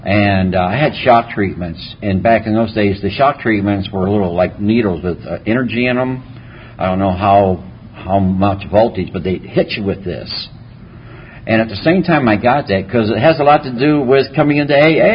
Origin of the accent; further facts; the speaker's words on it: Detroit, Michigan, United States; You know, my family, I'm from Detroit, Michigan.